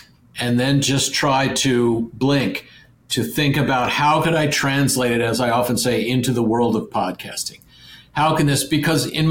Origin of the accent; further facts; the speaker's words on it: Maryland, United States; I grew up sailing on Maryland's Chesapeake Bay, and I've sailed in the ocean for years